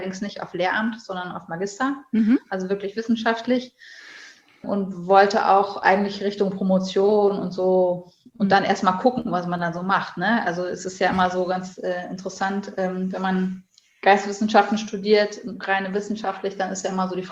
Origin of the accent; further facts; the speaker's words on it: Bonn, North Rhine-Westphalia, Germany; Ich komme eigentlich aus Bonn. Also ich bin eine Zugereiste. Ah, okay. Ich bin geboren und aufgewachsen in Bonn.